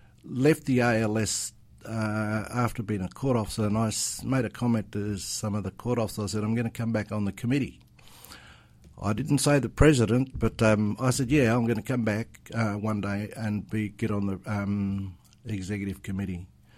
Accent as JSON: {"language": "English", "town": "Quairading", "region": "Western Australia", "country": "Australia", "said": "I'm originally from the central wheat belt. I'm a Ballardong person from a wheat belt town called Quering. My family left there back in the 60s, but now I made Perth my own."}